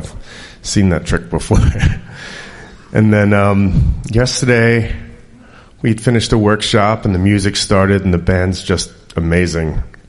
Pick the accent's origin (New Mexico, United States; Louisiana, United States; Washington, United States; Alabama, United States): New Mexico, United States; Taos; from Taos, New Mexico. This is my first Congress.